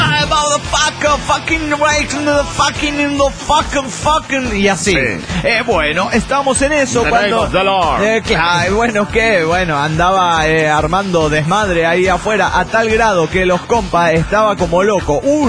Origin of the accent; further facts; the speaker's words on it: Quito, Pichincha, Ecuador; Soy el perroso de Quito, Ecuador